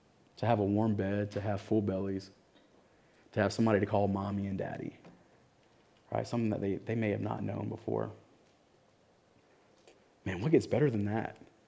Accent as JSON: {"language": "English", "country": "United States", "said": "we come from Cherokee County, and man, the drug problem there is real, and it's bad."}